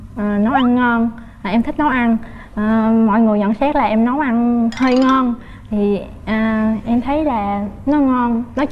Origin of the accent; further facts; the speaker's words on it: Tiền Giang, Vietnam; Dạ, dạ đúng rồi, em đến từ Tiền Giang.